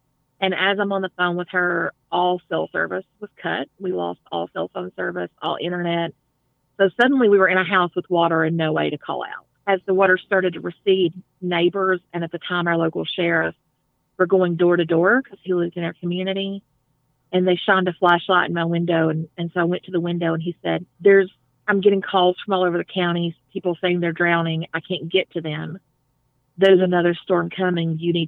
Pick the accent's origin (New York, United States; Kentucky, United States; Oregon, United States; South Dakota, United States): Kentucky, United States; also born or lived in East Tennessee / Western North Carolina; Yeah. I grew up here in East Kentucky.